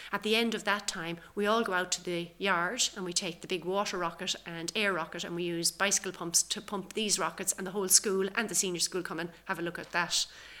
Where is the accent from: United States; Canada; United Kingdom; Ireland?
Ireland; Galway, Connacht; I'm from Galway.